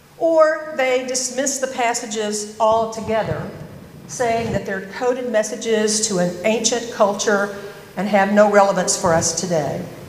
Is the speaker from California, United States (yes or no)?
no; Louisiana, United States; I was raised Southern Baptist in Northern Louisiana, and my immediate family of six